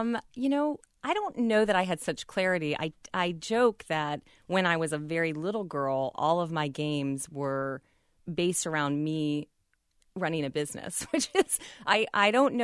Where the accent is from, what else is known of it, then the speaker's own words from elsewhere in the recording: Rochester, New York, United States; I've always loved companies, even from when I was a little girl growing up in Rochester.